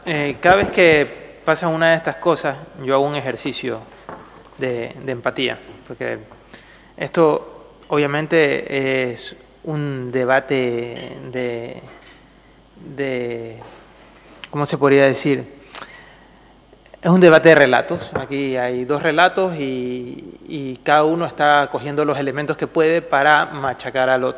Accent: Catalonia, Spain; ¿qué pasaría si en lugar de español, que lo soy, el catalán, que lo soy, dijera tal cosa

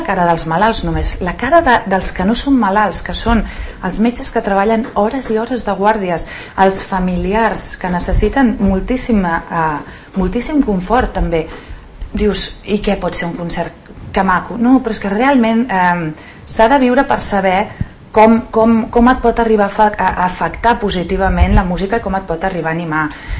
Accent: Sant Cugat del Vallès, Catalonia, Spain; sóc filla de Sant Cugat i m'he criat aquí, tinc el poble realment molt, molt, molt, molt endins, me l'estimo moltíssim

